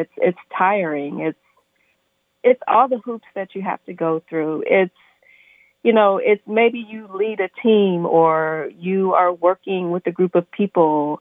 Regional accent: the South, United States; So part of it was I grew up in the South, and I thought about all the women who had raised me

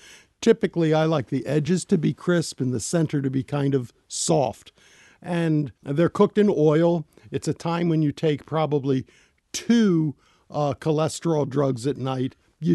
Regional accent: Glen Burnie, Maryland, United States; My home was a little town outside of Baltimore called Glen Burnie, between Baltimore and Annapolis. My grandparents settled there. To this day, the only Jewish family in Glen Burnie

